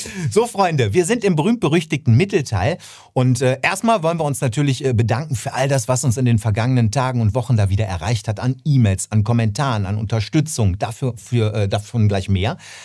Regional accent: North Rhine-Westphalia, Germany; der Bundesberti, der ja auch noch vom Niederrhein kommt, wo ich groß geworden bin.

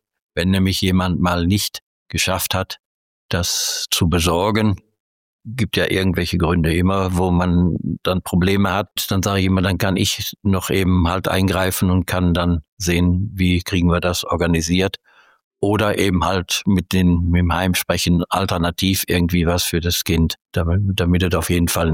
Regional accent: Emmerich, North Rhine-Westphalia, Germany; Ich bin nie von Emmerich weggekommen. Wir sind beide, Angelika und ich, beide gebürtige Emmericher

